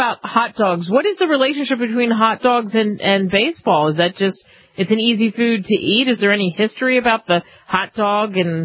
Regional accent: Philadelphia, Pennsylvania, United States; I'm from Philadelphia, so I've been up there

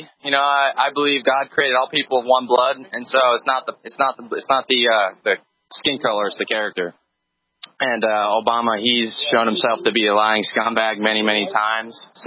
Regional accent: Grants Pass, Oregon, United States; Well, I'm from Grants Pass, Oregon.

